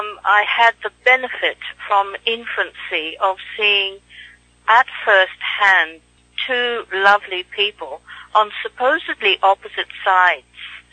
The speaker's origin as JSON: {"language": "English", "country": "India", "tie": "born or raised there", "said": "I was born and raised in India."}